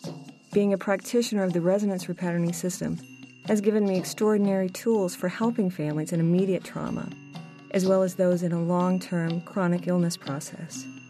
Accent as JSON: {"language": "English", "region": "Colorado", "country": "United States", "said": "from Colorado."}